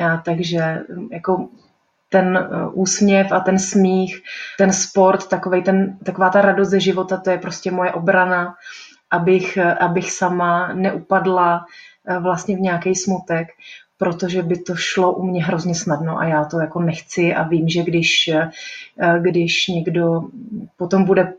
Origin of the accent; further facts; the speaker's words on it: Brno, South Moravian Region, Czechia; now in Prague, Czech Republic; tak jak jsem přišla z Brna, vlastně neměla jsem pocit, že bych byla něčím jiná